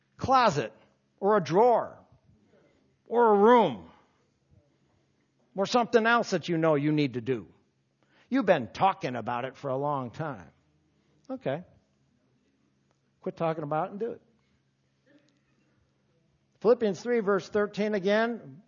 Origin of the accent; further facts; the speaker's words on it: Milwaukee, Wisconsin, United States; I grew up in Milwaukee. Right near Milwaukee. A lot of beer drinking up there.